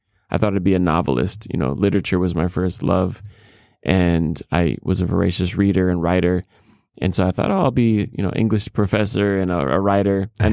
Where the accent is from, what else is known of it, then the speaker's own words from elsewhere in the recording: Minneapolis, Minnesota, United States; I'm from Minneapolis, so … was like huge, huge, huge, huge.